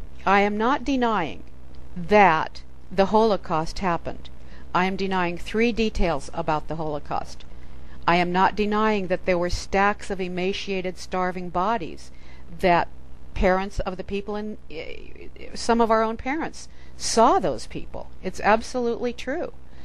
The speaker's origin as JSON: {"language": "English", "country": "United States", "said": "And as an American, I want to get to the truth about a whole lot of things."}